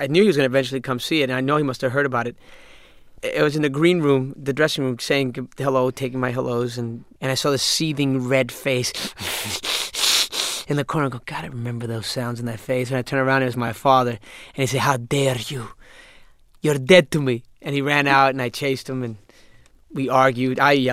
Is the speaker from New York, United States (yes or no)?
yes; New York City, New York, United States; We grew up in Jackson Heights, which is this weird Petri dish experiment of mankind in New York City